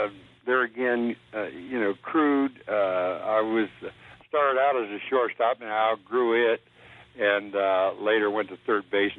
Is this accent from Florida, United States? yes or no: no; Columbus, Ohio, United States; In Columbus, Ohio.